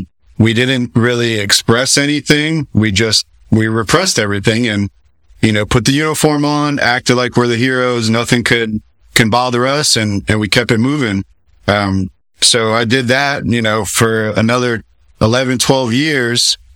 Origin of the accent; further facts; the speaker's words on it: Florida, United States; I was originally from South Florida, right out of high school, went and got my EMT, fire, paramedic.